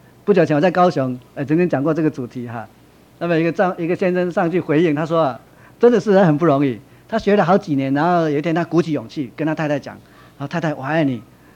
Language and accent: Chinese; China; 我们中国人就说爱在心里口难开啊